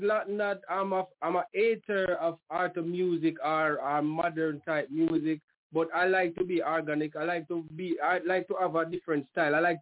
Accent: Jamaica; we're from Jamaica, you know, and it is a diverse culture.

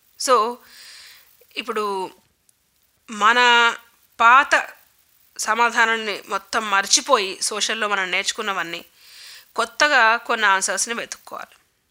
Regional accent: Hyderabad, Telangana, India; నా చిన్నప్పుడు హైదరాబాద్లో ఉన్న చలికి ఇప్పుడు హైదరాబాద్లో ఉన్న చలికి అసలు ఇంచి కూడా సంబంధమే లేదు.

